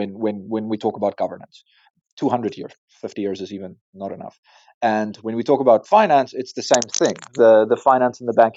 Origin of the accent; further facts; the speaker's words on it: South Africa; As a South African and an African